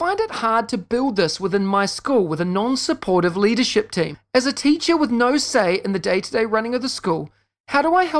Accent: New Zealand; This week, I wanted to answer one question from Joe in my home country of New Zealand.

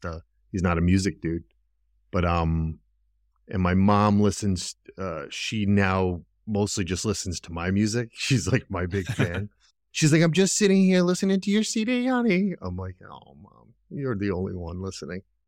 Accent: Rhode Island, United States; back then, growing up in Rhode Island, it was the top 10, like every night

